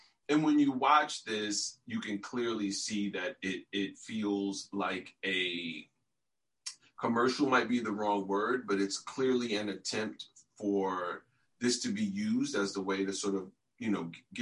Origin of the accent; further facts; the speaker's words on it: Brooklyn, New York, United States; Like, I'm from Brooklyn. I went to high school in Queens.